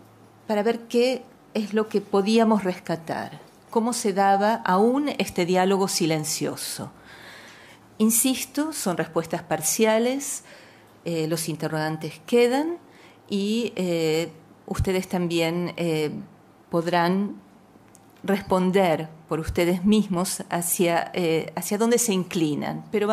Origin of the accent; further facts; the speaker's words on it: Argentina; moved away as an adult; now in Israel; Como han escuchado, soy argentina